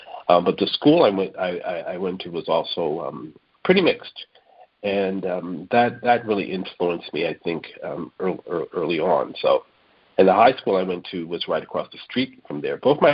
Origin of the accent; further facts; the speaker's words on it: San Francisco, California, United States; Yeah, I grew up in San Francisco.